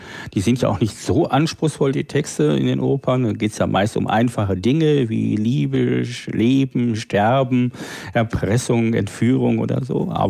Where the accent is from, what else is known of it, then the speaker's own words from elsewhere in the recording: Northern Germany, Germany; first language German; Ja, also meine Muttersprache ist das Hochdeutsche, obwohl ich in dem niederdeutschen Sprachgebiet aufgewachsen bin, aber zu einer Zeit, wo man das in den Städten schon nicht mehr sprach.